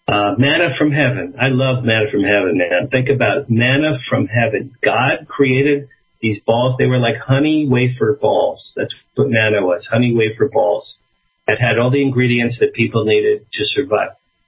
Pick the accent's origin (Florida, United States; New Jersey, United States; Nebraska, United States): New Jersey, United States; Asbury Park; My parents were from Brooklyn. I'm from Asbury Park.